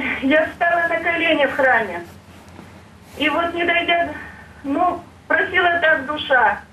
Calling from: Perm Krai, Russia; Так, Пермский край.

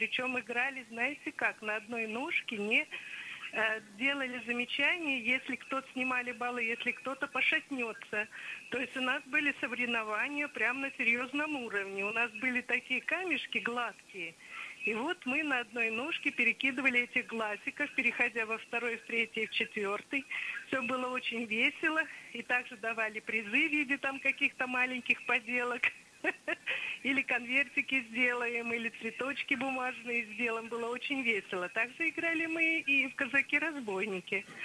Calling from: Balakovo, Saratov Oblast, Russia; я звоню из Саратовской области, города Балаково.

